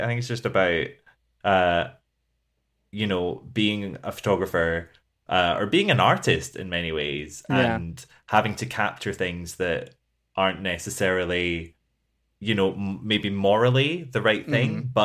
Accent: Scotland, United Kingdom; I'm from Scotland.

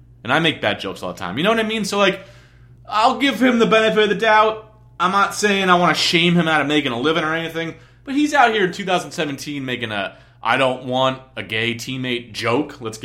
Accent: New Jersey, United States; But, like, growing up in New Jersey, I ran into people who spoke Spanish. So I took Spanish like a responsible human being.

